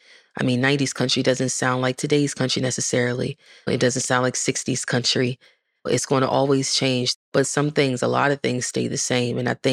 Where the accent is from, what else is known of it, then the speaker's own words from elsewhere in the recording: Baltimore, Maryland, United States; I'm from Baltimore, which is way more city than country. My grandfather's family is from Southern Maryland. My grandmother's from Greensboro, North Carolina.